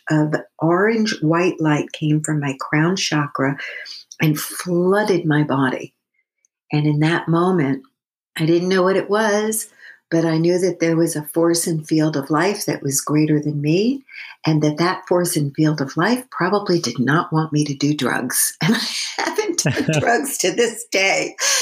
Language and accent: English; Long Island, New York, United States; I grew up on Long Island in New York. I'm a New Yorker. And I still, even though I live in California for over 30 years now, I still think of New York as my home.